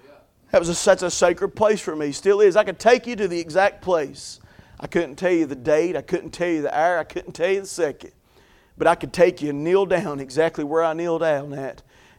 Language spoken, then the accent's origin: English; United States; y'all know I'm from Carter County, so anything goes up there. Eventually, I'm going to get done saying I'm from Carter County, okay?